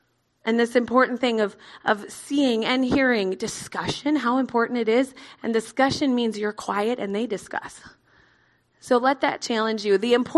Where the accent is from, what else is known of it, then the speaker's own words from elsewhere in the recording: Midwest, United States; accent: Midwestern; there came my Midwestern accent.